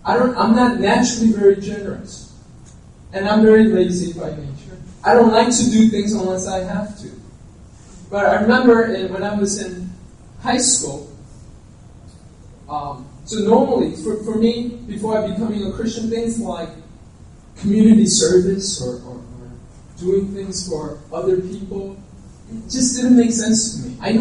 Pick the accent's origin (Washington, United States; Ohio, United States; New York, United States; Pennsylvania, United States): New York, United States; New York City; Because growing up in New York City, I thought I had to look very mean in order to be not to pick, you know, get picked on.